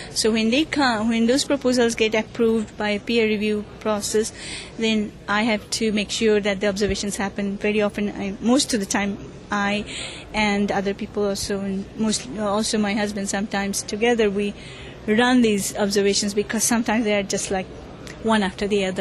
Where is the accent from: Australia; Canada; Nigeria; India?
India; Kolkata, West Bengal; also born or lived in Bangalore; And I was born in Calcutta in India. And I studied there until I did my MSc, Master's in Physics, from Calcutta University.